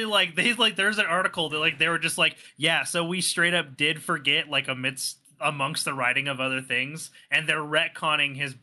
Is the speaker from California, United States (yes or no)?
yes; California, United States; I have vivid memories of buildings that look exactly like that where I grew up in California.